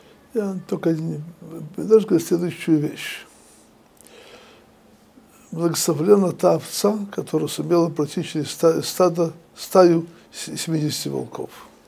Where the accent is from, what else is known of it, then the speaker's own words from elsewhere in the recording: Western Ukraine, Ukraine; я вырос на Украине. И я помню, что когда я был в первом классе, я был единственным евреем. Мы жили на Западной Украине в каком-то местечке какое-то некоторое время.